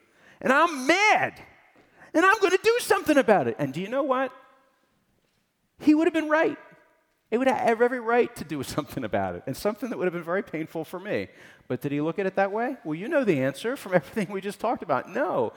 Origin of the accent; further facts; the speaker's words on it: Philadelphia, Pennsylvania, United States; I'm from Philadelphia, where if someone's looking at you, it probably means they want to punch you because you don't like the right sports team or something.